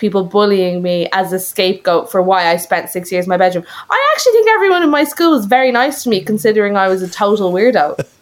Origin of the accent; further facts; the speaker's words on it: Dunboyne, Leinster, Ireland; also born or lived in Dublin; I'm from Dublin and I'll always say I'm like a dub, but I definitely think I'm from Dunboyne, County Meath, because that's where all those kind of really intense formative memories come from.